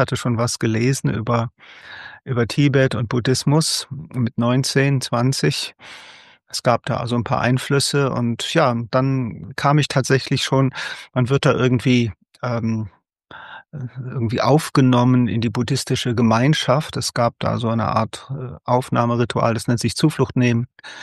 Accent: Cologne, North Rhine-Westphalia, Germany; now in Eifel, Germany; Und dann 1981, da bin ich wieder zurück nach Köln, was eigentlich meine Heimatstadt ist.

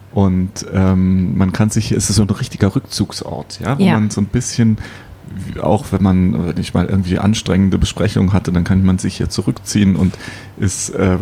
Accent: Bavaria, Germany

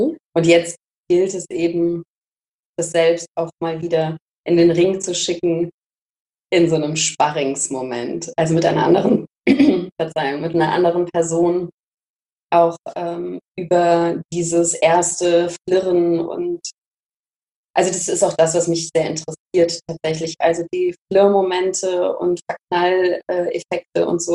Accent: Cologne, North Rhine-Westphalia, Germany; born there; now in Hamburg, Germany; Und bin geboren in Köln.

